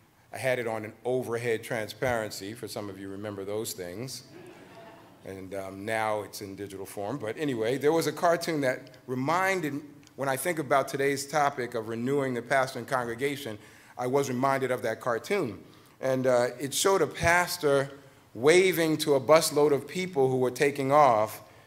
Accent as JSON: {"language": "English", "town": "New York City", "region": "New York", "country": "United States", "also_born_or_lived": "Washington, D.C.", "said": "I did serve in New York City, I'm from New York, and then in Washington, D.C., where we spent most of our time in Christian ministry, pastoral ministry."}